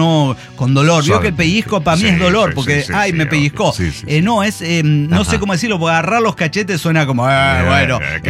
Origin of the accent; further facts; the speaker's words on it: Oaxaca, Mexico; de Oaxaca.